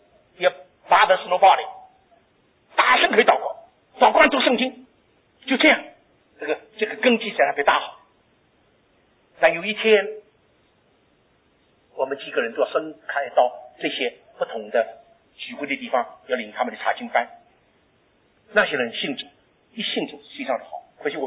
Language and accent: Chinese; Shanghai, China; 你看我是上海人，我又不是个湖南人